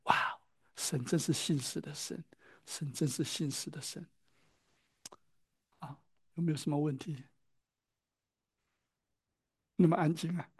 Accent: Zhongshan, Guangdong, China; 从河南荥阳搬到浙江兰溪，在明朝再从浙江兰溪搬到中山，广东中山，我是中山人，

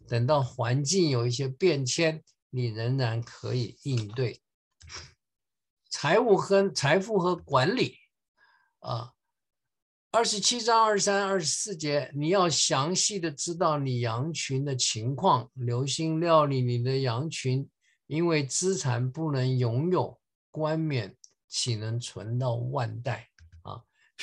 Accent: China; 我们中国人说"言多必失"

